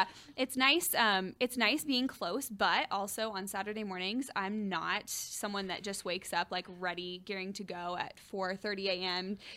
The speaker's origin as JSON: {"language": "English", "town": "Nashville", "region": "Tennessee", "country": "United States", "tie": "born or raised there", "lives_now": "Colorado Springs, United States", "said": "being a Southerner that grew up in, you know, the heart of Nashville, I was like on the lake all the time"}